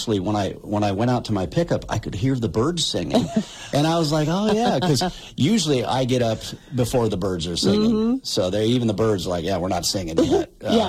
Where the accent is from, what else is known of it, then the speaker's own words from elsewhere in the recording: Montana, United States; growing up in Montana, you always say roof instead of roof, creek instead of creek.